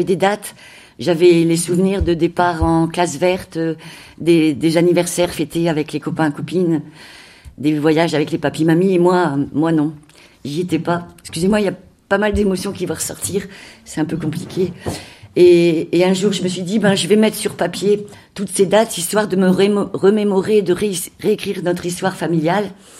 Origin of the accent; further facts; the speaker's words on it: Hauts-de-France, France; Nous venons du Nord et je suis animatrice en pastorale. On dit ça comme ça dans le diocèse de Cambrai.